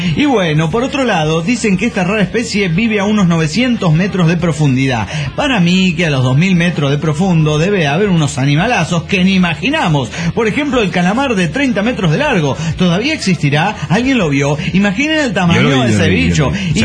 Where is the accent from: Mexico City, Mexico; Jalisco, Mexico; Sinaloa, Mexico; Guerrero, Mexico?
Jalisco, Mexico; Zapopan; de Zapopan.